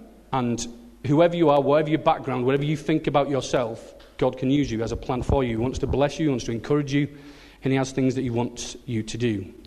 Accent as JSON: {"language": "English", "town": "Billingham", "region": "North East England", "country": "United Kingdom", "tie": "born or raised there", "lives_now": "Sedbergh, United Kingdom", "said": "So yeah, I was I was brought up in Billingham and still consider it home."}